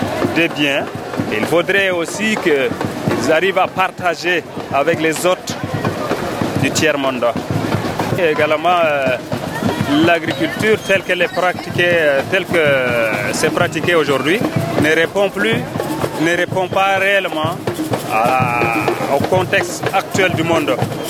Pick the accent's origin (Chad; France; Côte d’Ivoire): Chad; Je suis du Tchad et je suis agriculteur.